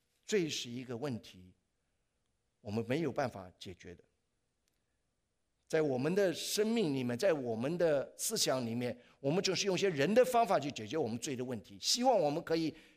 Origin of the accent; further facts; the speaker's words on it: China; 中国人很可怜的一个民族，我们在惧怕中长大，我们在惧怕中生活。